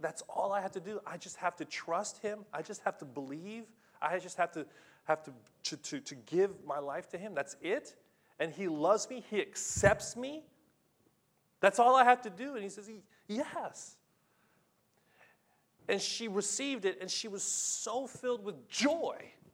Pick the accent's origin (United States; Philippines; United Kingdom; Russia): Philippines; I got nothing against Filipinos, I am a Filipino. I still have a Filipino passport.